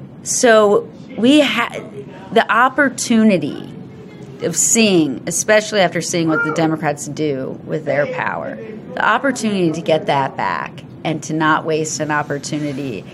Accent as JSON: {"language": "English", "region": "Maryland", "country": "United States", "said": "I'm from Maryland."}